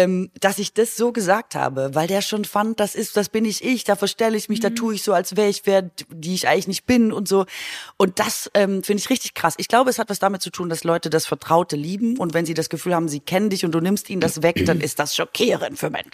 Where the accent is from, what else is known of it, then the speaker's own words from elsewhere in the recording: Baden-Württemberg, Germany; accent: Swabian; first language Swabian; tatsächlich bin ich ja schwäbisch groß geworden. Also meine Muttersprache ist ja schwäbisch. Und ich habe bis zu meinem 22. Lebensjahr nur schwäbisch gesprochen und konnte kein Hochdeutsch und musste das dann richtig hart lernen, was man manchmal auch noch merkt. It's my second language.